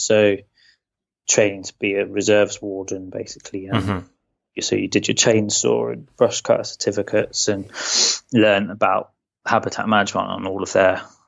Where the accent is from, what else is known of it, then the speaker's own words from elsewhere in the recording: Peterborough, East of England, United Kingdom; now in Somerset, United Kingdom; I grew up in Peterborough, so in the which is in the east, and not far from the East Anglian Fens. So in a sense, quite a similar landscape. Although over there, if it's not fenland, it's mostly agriculture, arable farming.